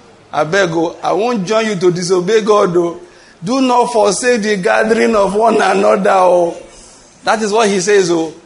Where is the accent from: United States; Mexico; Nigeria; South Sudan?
Nigeria; Ondo; my wife is from Delta State, even though I'm from Ondo State.